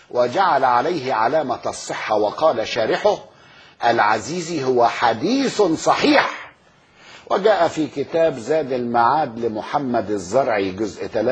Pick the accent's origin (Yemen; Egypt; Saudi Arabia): Egypt; أنا ما تعنيش عندي حاجة لأن مصري